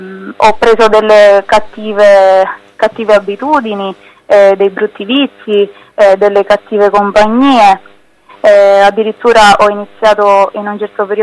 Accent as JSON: {"language": "Italian", "town": "Trapani", "region": "Sicily", "country": "Italy", "accent": "Sicilian", "said": "Io sono di Trapani, Sicilia."}